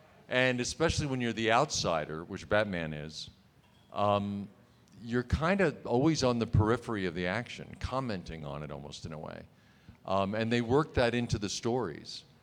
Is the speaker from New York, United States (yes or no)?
yes; New York, United States; I was a theater actor. I was from New York.